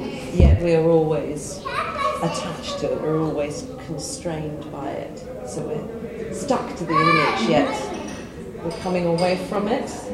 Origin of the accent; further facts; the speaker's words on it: London, United Kingdom; Well, I'm an artist. I come from London.